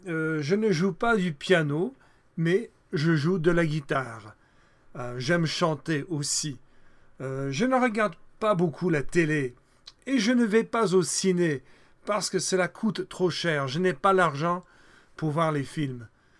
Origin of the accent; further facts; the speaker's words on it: United States; French is a second language; J'ai 62 ans. Je suis américain, donc j'habite aux États-Unis. J'habite dans une maison à la campagne avec ma famille.